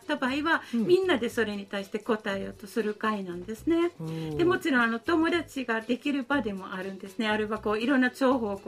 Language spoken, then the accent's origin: Japanese; Finland; Japanese is a second language; now in Japan; で私フィンランド出身なんですから、うちの活動とかいろんなガイドブックの名前にフィンランド語がいっぱいたくさんついてるんですね。